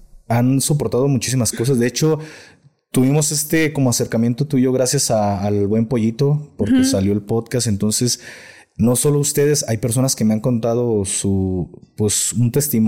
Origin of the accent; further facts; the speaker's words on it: Jalisco, Mexico; Bueno, al menos yo vengo del estado de Jalisco